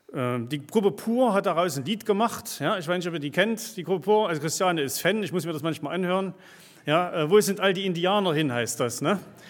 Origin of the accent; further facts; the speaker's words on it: Leipzig, Saxony, Germany; ich bin ja hier Uhischer, ne, so sagt man hier, glaube ich, ne? Ich komme ja aus Leipzig